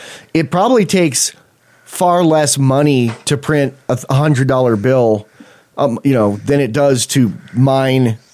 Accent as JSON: {"language": "English", "country": "United States", "tie": "born or raised there", "said": "I grew up near the Canadian border, and we got a lot of change that was Canadian"}